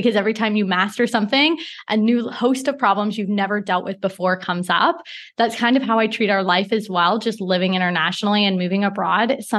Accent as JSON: {"language": "English", "town": "Portland", "region": "Oregon", "country": "United States", "also_born_or_lived": "Singapore", "lives_now": "Mauritius", "said": "Even though I'm from Portland, Oregon, we, before I started my business, had each a decade long career teaching in high profile international schools around the world."}